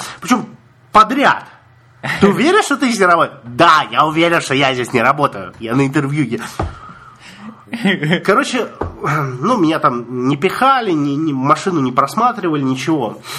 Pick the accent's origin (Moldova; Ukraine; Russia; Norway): Russia; смотрит на меня, такой, из России. Я говорю, из России.